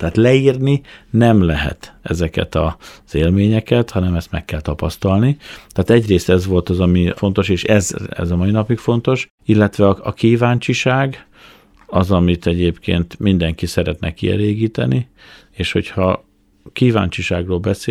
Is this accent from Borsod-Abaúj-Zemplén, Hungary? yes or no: yes; Miskolc, Borsod-Abaúj-Zemplén, Hungary; akkor hát miskolciként, vagy borsodiként, hogy is fogalmazok itt, ebben a régióban ez a sorsod, borsod